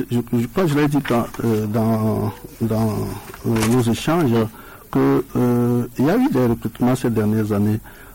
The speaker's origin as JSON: {"language": "French", "country": "Togo", "said": "en sachant que nous sommes tous des Togolais"}